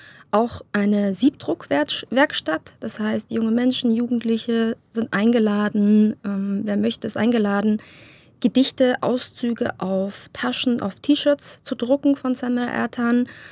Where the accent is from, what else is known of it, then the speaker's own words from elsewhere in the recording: Munich, Bavaria, Germany; Ich bin selber in München aufgewachsen